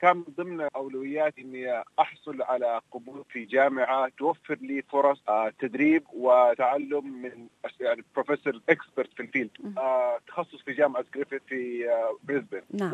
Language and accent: Arabic; Saudi Arabia; moved away as an adult; now in Australia; أنا درست وترعرعت ونشأت في المملكة العربية السعودية، موطني وبلدي الأول.